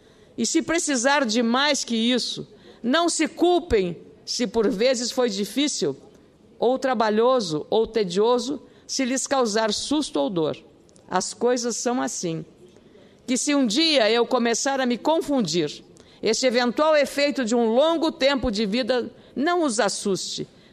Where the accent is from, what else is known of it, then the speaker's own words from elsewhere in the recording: Lagoa Vermelha, Rio Grande do Sul, Brazil; a administração municipal da minha cidade natal, Lagoa Vermelha, que fica a 260 quilômetros de Porto Alegre